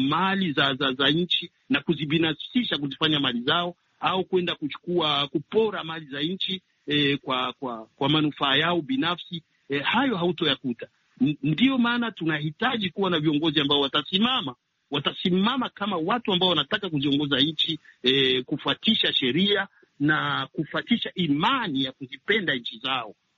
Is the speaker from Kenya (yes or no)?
no; Burundi; maanake kule kwetu Burundi watu wanapenda kutumia masuala ya kikabila